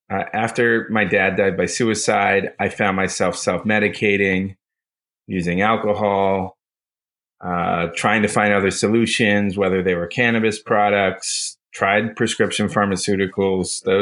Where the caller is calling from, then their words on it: Los Angeles, California, United States; I'm calling in from Beverly Grove neighborhood in Los Angeles from my back office, which is a converted garage.